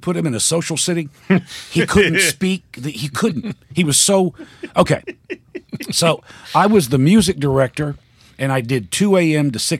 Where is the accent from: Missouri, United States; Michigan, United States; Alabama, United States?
Alabama, United States; Muscle Shoals; No, Muscle Shoals.